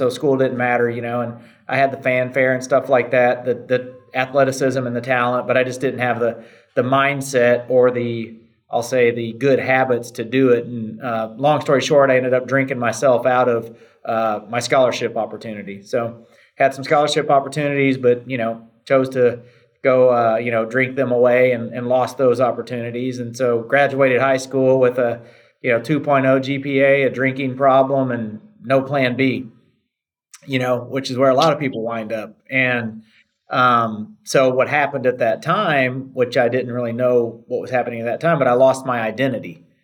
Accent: Indiana, United States; So basically, I'm from Southern Indiana originally, so a small town guy, small Southern town in Indiana.

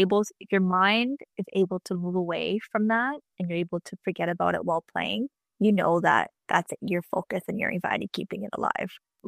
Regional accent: Canada; as a Canadian, you know, we can't just go to the doctor and just and pay.

